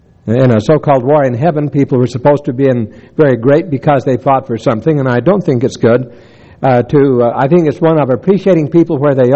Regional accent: Blanding, Utah, United States; just about the size of the one I grew up in Blanding, Utah

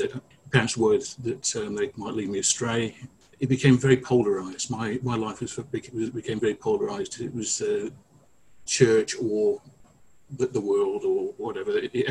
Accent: Lichfield, West Midlands, United Kingdom; Although I grew up in Lichfield primarily, which at the time was the stake centre, and had the UK offices actually based in Lichfield at St John Street for a while.

